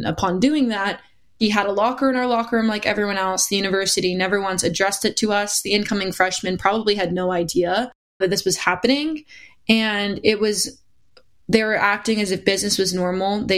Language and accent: English; Connecticut, United States; I was placing at states, and I'm from Connecticut.